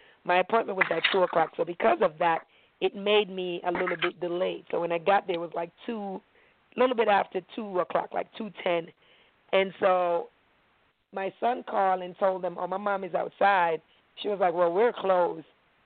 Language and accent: English; Maryland, United States; I'm from Maryland.